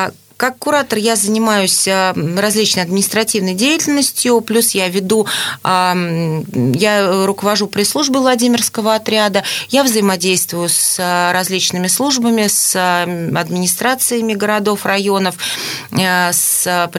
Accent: Moscow Oblast, Russia; Я из Московской области, супруг мой из города Владимир.

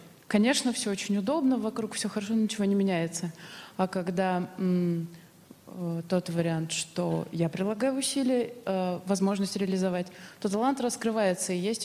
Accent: Stavropol, Stavropol Krai, Russia; я из Ставрополя.

